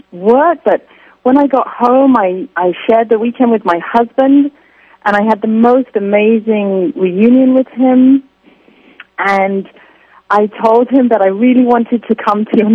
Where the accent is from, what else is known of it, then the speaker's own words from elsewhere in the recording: London, United Kingdom; I came from London, England.